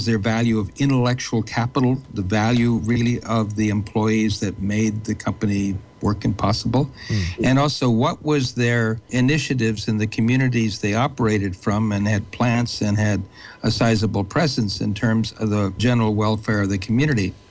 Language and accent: English; United States; But I, as an American, was just appalled at such arrogant stupidity coming out of the Republican Party.